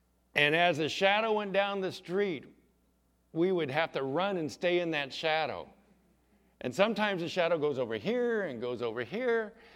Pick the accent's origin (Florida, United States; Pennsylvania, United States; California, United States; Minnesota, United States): California, United States; Chula Vista; I remember as a child growing up in Chula Vista